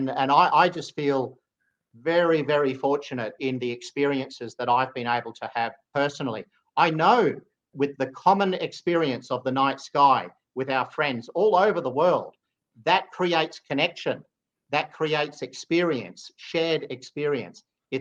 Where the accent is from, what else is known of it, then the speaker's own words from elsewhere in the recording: Australia; Because my community, yes, it's here in Western Australia. Yes, I'm an Australian.